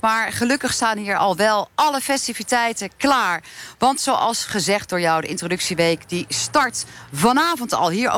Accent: Rotterdam, South Holland, Netherlands; Nou, kom ik zelf uit Rotterdam.

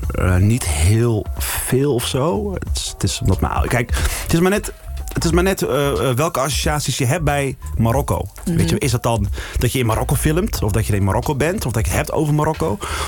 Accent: Zeeland, Netherlands; Omdat ik geboren en getogen in Zeeland, in een dorpje.

